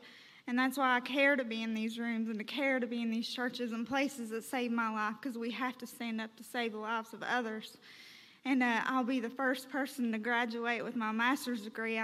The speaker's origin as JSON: {"language": "English", "region": "Kentucky", "country": "United States", "lives_now": "Louisville, United States", "said": "I live in Louisville, but I'm from Martin County."}